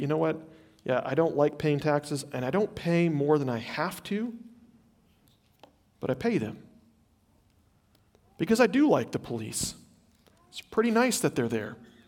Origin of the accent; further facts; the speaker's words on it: the South, United States; I grew up in the South.